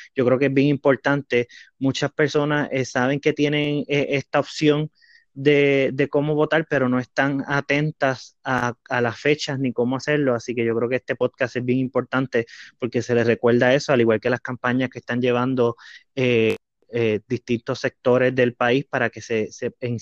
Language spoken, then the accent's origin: Spanish; Puerto Rico; y pues como puertorriqueños debemos salir a votar